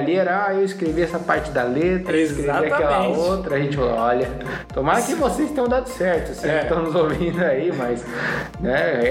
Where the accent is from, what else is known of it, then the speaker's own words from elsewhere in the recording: São Paulo, Brazil; A gente é de São Paulo, né?